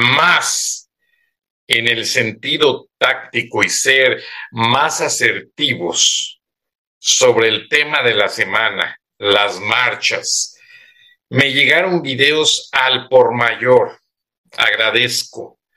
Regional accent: Guanajuato, Mexico; pues yo soy guanajuatense, imagínense

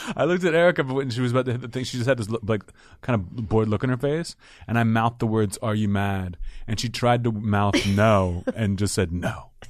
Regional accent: Pittsburgh, Pennsylvania, United States; growing up in Pittsburgh where they filmed that show, like you would see him.

